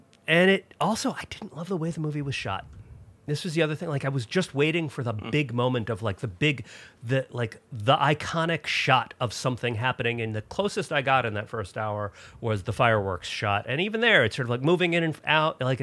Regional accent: Florida, United States; but I've been in plenty of hurricanes growing up in Florida

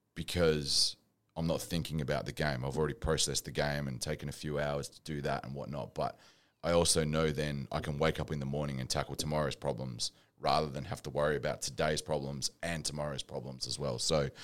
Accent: Perth, Western Australia, Australia; I'm from Perth.

